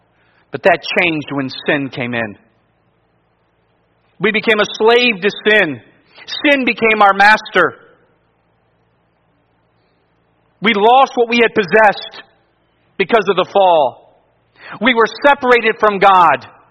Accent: Cleveland, Ohio, United States; Again, I'm from Cleveland.

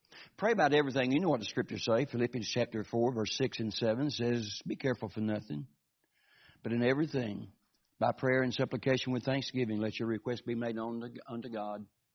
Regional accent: Georgia, United States; I was raised in South Georgia. We waved at everybody that came by.

